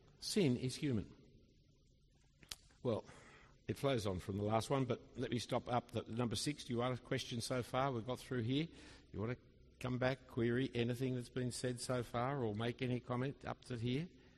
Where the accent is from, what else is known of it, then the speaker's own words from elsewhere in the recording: Australia; born there; I was born in Australia. I've never been to Denmark.